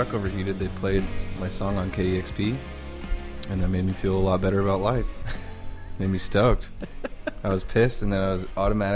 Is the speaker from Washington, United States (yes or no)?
yes; Tacoma, Washington, United States; moved away as an adult; now in Seattle, United States; I'm from Tacoma, Washington.